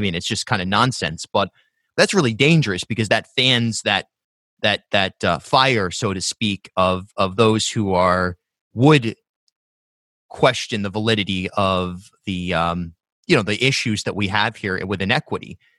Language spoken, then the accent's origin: English; Rhode Island, United States; I grew up in South County